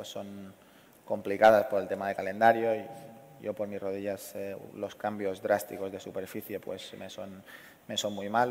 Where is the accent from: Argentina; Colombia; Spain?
Spain; Y yo, pues, como español y como amante de nuestro deporte